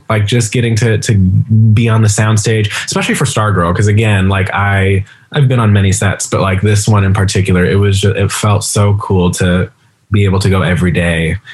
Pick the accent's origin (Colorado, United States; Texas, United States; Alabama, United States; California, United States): Colorado, United States; Denver; Like I grew up in Denver, and every time the national tours would come in, my grandma and I would take me to a show.